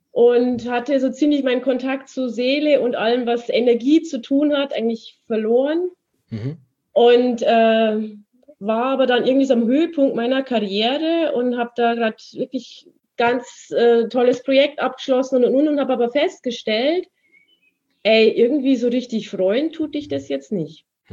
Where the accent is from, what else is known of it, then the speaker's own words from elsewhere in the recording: Munich, Bavaria, Germany; ich komme ja aus München, ich habe 15 Jahre in München gewohnt